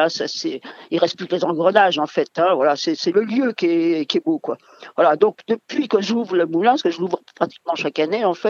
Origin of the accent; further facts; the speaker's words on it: Pays de la Loire, France; Moi, je suis native de la région, je suis native de Bourget-Maine-et-Loire.